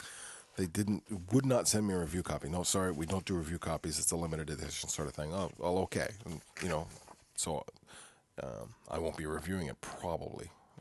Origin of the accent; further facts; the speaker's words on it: Canada; Other than the fact I'm Canadian, and you either have